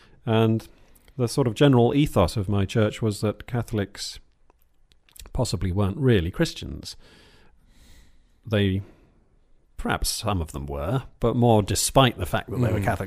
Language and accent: English; England, United Kingdom; It's very much tied in with one's identity as an Englishman to be an Anglican. For 400 years or more, it's been dinned into us within England that true, loyal, patriotic Englishmen are Anglicans.